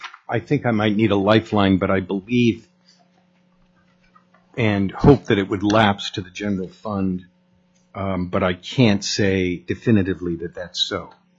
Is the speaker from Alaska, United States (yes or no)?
yes; Anchorage, Alaska, United States; I grew up in Anchorage, and I've seen tons of snow in my life. It's just Alaska to me.